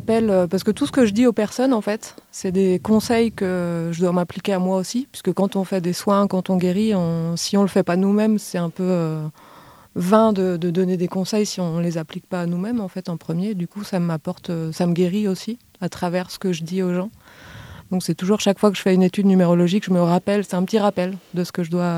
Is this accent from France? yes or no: yes; Brittany, France; moi je suis de Bretagne